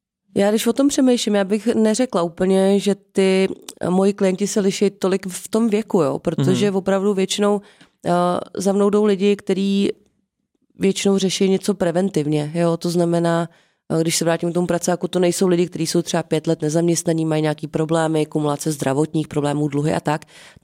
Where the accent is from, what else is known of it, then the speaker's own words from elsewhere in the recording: Jablonec nad Nisou, Liberec Region, Czechia; já jsem původně z Jablonce, tak kdybych se vrátila teď do Jablonce